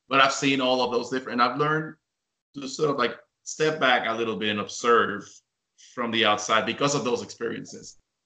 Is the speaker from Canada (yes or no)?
no; Puerto Rico; I'm from Puerto Rico